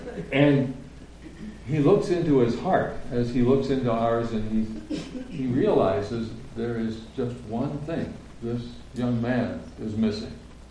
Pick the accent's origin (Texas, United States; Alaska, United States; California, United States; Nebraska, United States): Nebraska, United States; now in US South; Well, actually, I grew up just east of here in Nebraska, but right now I'm a Southerner coming up to the north